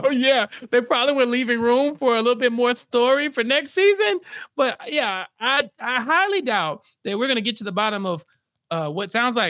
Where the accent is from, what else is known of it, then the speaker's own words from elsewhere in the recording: Texas, United States; As a Texan, ice is always kind of like in the atmosphere as people are talking about it.